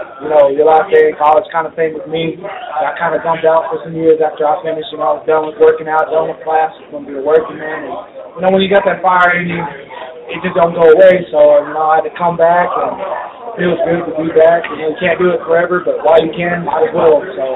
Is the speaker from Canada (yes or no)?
no; Lubbock, Texas, United States; I'm from Lubbock.